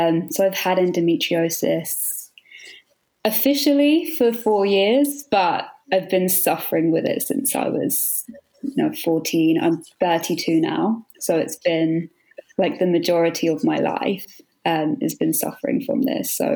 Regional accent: London, United Kingdom; I'm from London

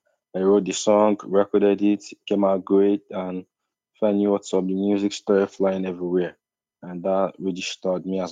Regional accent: Southeast, Nigeria; I'm from Biafra in West Africa.

